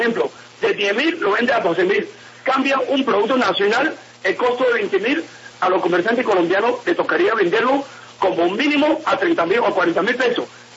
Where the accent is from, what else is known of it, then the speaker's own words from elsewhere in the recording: China; Spanish is a second language; moved away; como yo vine de China originalmente